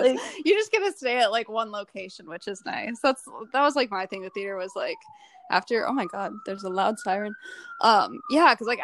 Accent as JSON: {"language": "English", "region": "North Carolina", "country": "United States", "said": "Lindy and I are also both from the Kakalakis. I'm from the North. She's from the South."}